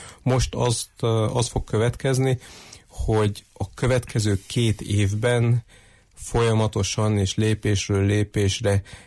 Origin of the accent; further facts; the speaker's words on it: Harghita, Romania; És hát ugye székelyek vagyunk